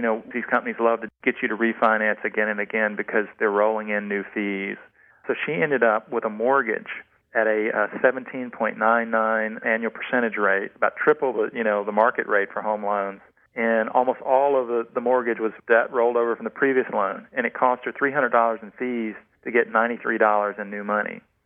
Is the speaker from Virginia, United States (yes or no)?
yes; Virginia, United States; In my hometown here in Virginia, there used to be a storefront called Banker's Optical.